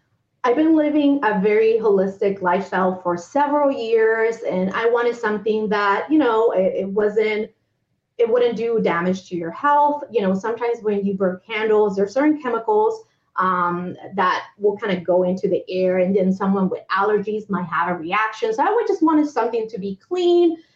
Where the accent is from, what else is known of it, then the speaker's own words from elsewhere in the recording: Puerto Rico; we're both from Puerto Rico. We love Puerto Rico.